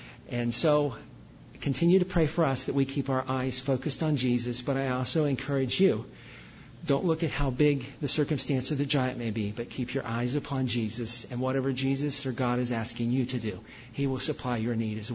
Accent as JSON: {"language": "English", "town": "Lancaster", "region": "Ohio", "country": "United States", "lives_now": "Xenia, United States", "said": "We've never lived in Xenia, Ohio. Never. We're from Lancaster, Ohio."}